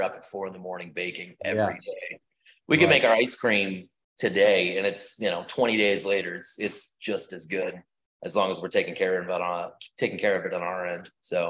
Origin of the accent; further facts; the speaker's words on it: New Orleans, Louisiana, United States; I'm not from Chicago. I'm from New Orleans.